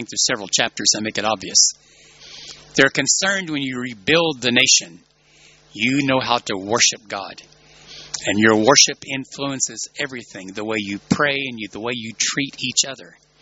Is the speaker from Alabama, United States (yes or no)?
yes; Birmingham, Alabama, United States; We're from Birmingham, Alabama. We know stories where they threw stones at black people we know.